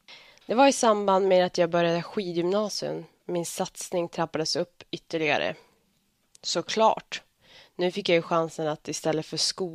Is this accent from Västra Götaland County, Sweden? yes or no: no; Örnsköldsvik, Västernorrland County, Sweden; när jag bodde hemma i Övik och bara kunde träna på kvällarna